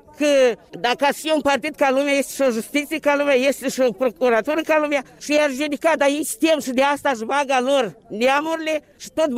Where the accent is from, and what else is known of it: Moldova